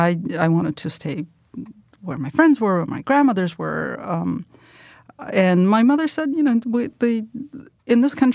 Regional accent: Moscow, Russia; So I was born in Moscow in 1967. I come from the intelligentsia. My grandmother lived in the Writers Union building, which is where I spent most of my childhood. And then when I went back to live in Moscow, I lived there as well.

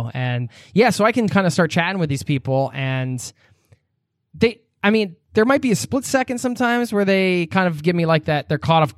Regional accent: United States; But I'm American. I'm super chatty, right?

